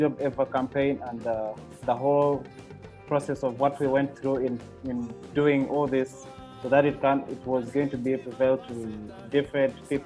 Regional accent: Uganda; majorly focusing around Uganda as my home country.

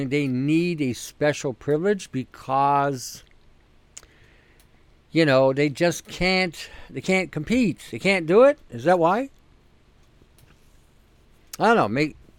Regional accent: Canada; How did that help me as a Canadian? How did that help me as a Canadian?

